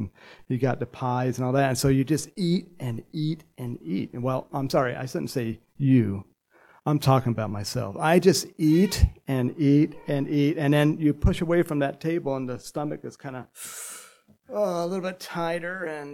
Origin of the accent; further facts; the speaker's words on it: California, United States; I grew up in California, so I'm thinking, you know, God's going to, you know, keep edging me that way again.